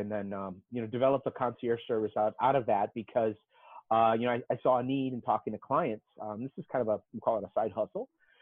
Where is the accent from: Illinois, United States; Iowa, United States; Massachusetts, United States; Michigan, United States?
Illinois, United States; Chicago; I was born in Chicago. I mean, I'm a native Chicago, and I like to say I did the circle tour of the United States, vis-a-vis. But I started out on the south side of Chicago. Grew up in a working class neighborhood.